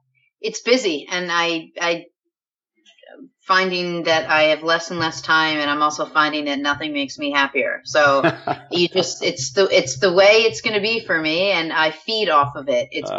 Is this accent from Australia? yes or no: no; Port-au-Prince, Ouest, Haiti; also born or lived in Kingston, Jamaica; I was born in Kingston, Jamaica, and then my brother and I, we were raised in Port-au-Prince, Haiti.